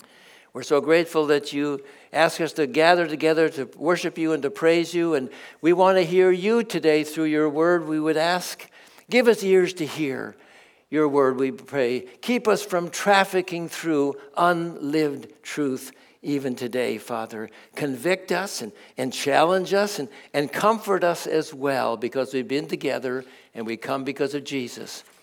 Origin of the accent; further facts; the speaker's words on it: Minnesota, United States; and then I grew up in Minnesota, but I grew up only a couple hours from Galen Visser